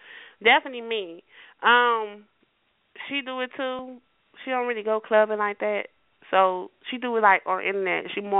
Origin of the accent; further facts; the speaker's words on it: Detroit, Michigan, United States; I'm from Detroit, and my mouth get a certain way now.